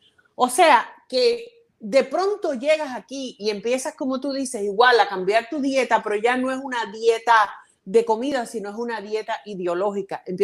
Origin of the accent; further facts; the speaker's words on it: Cuba; ni tiene nada para considerar o para determinar que yo soy una ex cubana.